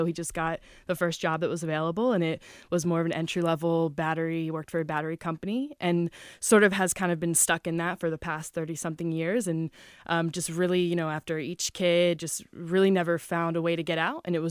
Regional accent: Pennsylvania, United States; Yeah, so Lancaster County, the thing I always tell people is, no, I'm not Amish

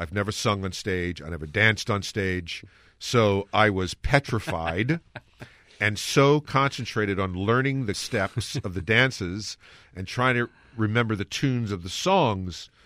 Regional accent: Louisiana, United States; where I grew up in the Ninth Ward, I mean, people, you know, worked on their Mardi Gras costumes all year, and parties all the time.

